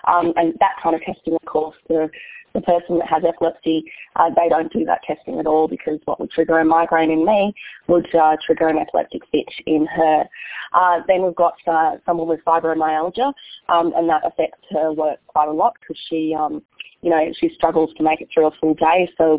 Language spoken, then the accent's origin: English; Australia; accent: Australian; I hope everyone's okay with my Australian accent.